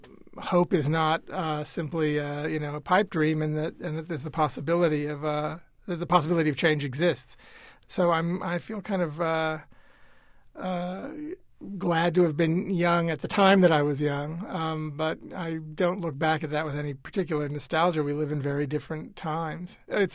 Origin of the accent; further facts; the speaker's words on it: Lake Charles, Louisiana, United States; I grew up in Lake Charles, Louisiana, and went to public high school where, I can't even remember.